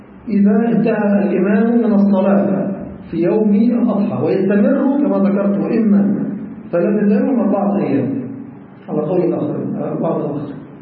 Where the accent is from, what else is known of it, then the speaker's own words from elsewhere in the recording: Egypt; عندنا في مصر